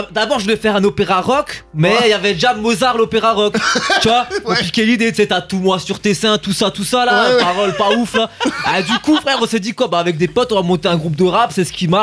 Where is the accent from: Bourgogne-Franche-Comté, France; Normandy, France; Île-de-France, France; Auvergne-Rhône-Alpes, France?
Île-de-France, France; Neuilly; Je viens d'Etiécar. Voilà, je suis rappeur, je viens de Neuilly, RPZ Neuilly.